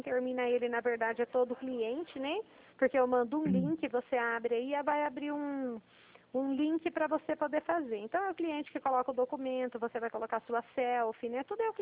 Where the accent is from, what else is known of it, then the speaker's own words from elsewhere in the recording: Dracena, São Paulo, Brazil; falar que eu sou aqui de Dracena pra você poder lembrar de mim depois